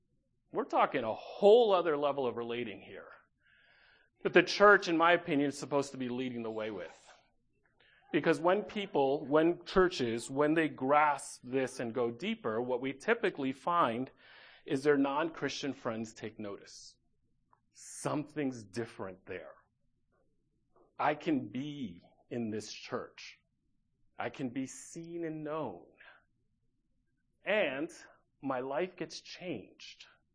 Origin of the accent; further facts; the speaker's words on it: New York, United States; so I was raised in the States, raised in a Dominican neighborhood in New York